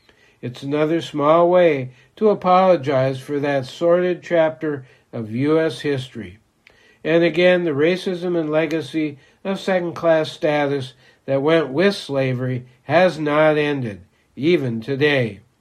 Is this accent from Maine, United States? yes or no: yes; Maine, United States; The relationship between Wabanaki communities and my home state of Maine is contentious at best.